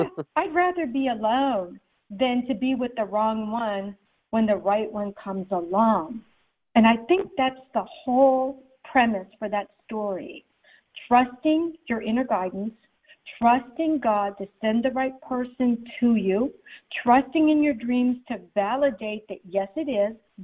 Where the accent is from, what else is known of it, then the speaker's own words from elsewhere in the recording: Germany; I grew up in Germany.